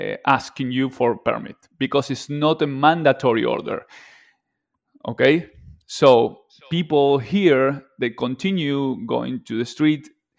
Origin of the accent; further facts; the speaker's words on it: Wilde, Buenos Aires Province, Argentina; From Wilde, Avellaneda.